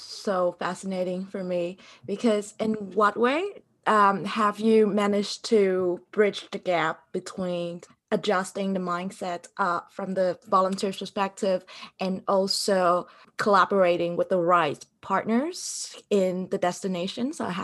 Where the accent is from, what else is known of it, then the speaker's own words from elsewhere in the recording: Vietnam; so recently in my home country, so we just had a flood incident in the central of Vietnam